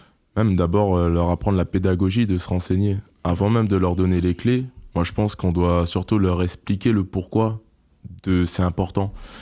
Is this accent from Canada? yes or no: no; French Guiana